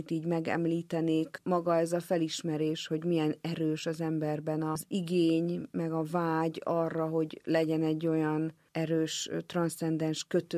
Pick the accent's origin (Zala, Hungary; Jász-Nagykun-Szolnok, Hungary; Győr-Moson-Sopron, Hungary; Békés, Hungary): Győr-Moson-Sopron, Hungary; Máriakálnok; szinte természetesen adódott, hogy a szülőfalum, amelyet úgy hívnak, hogy Mária Kálnoknak a búcsújáró helyéről írjak